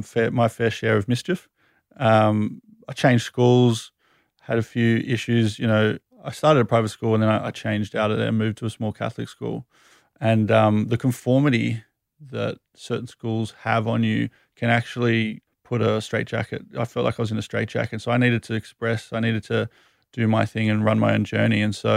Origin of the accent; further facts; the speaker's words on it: Sydney, New South Wales, Australia; also born or lived in United Kingdom; Sydney, born and raised.